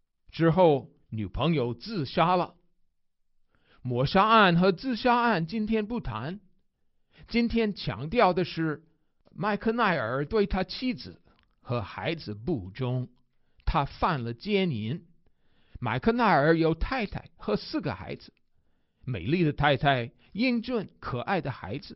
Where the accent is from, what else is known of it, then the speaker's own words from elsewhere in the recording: United States; Chinese is a second language; 身为美国人的我，很喜欢美国橄榄球比赛。虽然美国的橄榄球在亚洲、欧洲、非洲等不受重视，但是我们美国人以它为秋季所不可缺少的活动之一